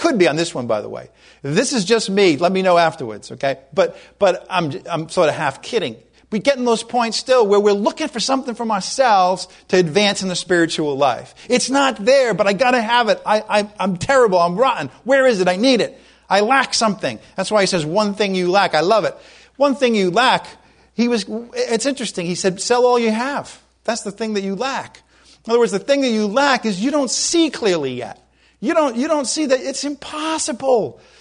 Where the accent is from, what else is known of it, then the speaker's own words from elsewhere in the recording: Providence, Rhode Island, United States; I know we're both from Providence, but, you know, you don't have to claim me if you don't want to.